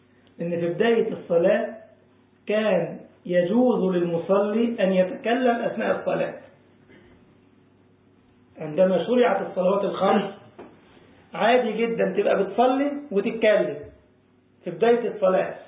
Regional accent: Egypt; عشان اللي قاعد يفهم اللهجة عندنا في مصر يبص يعني ينظر

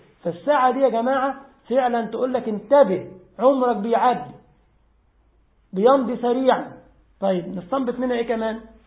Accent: Egypt; إنما عندنا في مصر يعني ينظر

